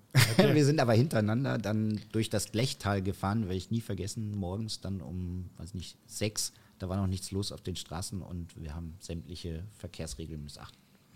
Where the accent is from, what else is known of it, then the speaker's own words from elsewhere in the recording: North Rhine-Westphalia, Germany; Ich komme aus Nordrhein-Westfalen und da ist das einfach der Manta-Teller.